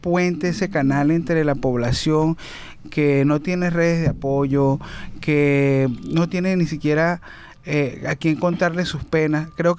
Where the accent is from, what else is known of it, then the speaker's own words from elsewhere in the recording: Venezuela; vamos a crear una palabra donde el que la escuche sabe que somos venezolanos.